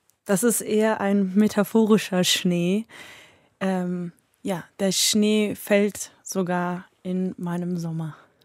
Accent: Hamburg, Germany; born there; Ich bin ja auch auf der Veddel in Hamburg geboren.

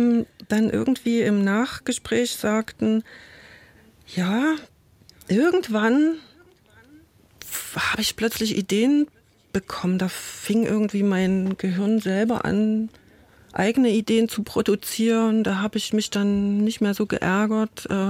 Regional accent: Chemnitz, Saxony, Germany; now in Dresden, Germany; Ich bin aus Chemnitz gekommen, hatte dort so in der Nachwendezeit eine sehr interessante Lebensphase.

